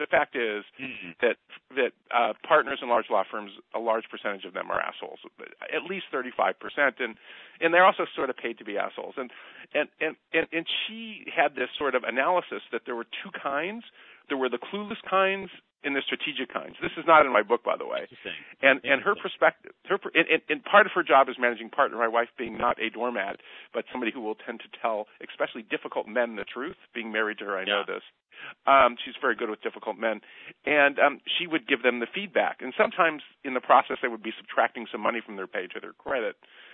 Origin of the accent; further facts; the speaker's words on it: Midwest, United States; I grew up in the Midwest, but then moved out here